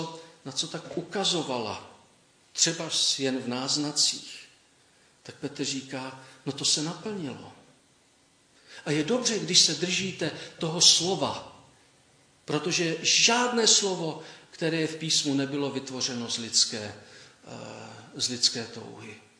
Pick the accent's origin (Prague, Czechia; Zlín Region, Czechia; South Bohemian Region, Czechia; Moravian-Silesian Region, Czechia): Moravian-Silesian Region, Czechia; Ostrava; Když jsem vyrůstal v Ostravě, tak na Štítině, to bylo směrem na Opavu